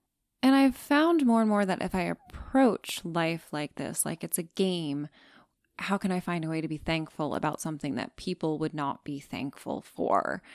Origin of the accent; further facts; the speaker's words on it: New York, United States; As a New Yorker, you can imagine, in addition to having a dog, living in a walk-up, just subway commutes and life alone